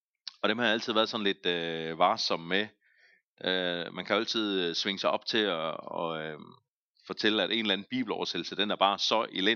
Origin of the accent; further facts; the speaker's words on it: Zealand, Denmark; jeg er også en form for indvandrer til det her område. Jeg kommer fra et andet sted i landet, jeg kommer fra Sjælland.